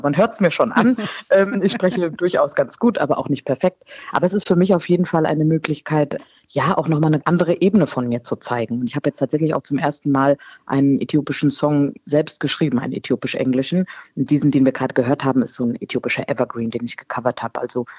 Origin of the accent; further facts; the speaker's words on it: Rhineland-Palatinate, Germany; accent: Rheinhessisch; Also ich bin zweisprachig aufgewachsen, habe Weilerer Platt oder Rheuhessisch, wie man so schon sagt, nicht von meinen Eltern unbedingt gelernt, sondern von Weilerern.